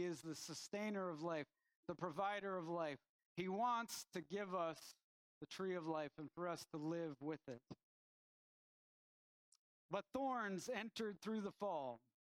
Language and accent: English; Arizona, United States; So growing up in Arizona, one of the things that we had an abundance of was cacti. There was cactus everywhere.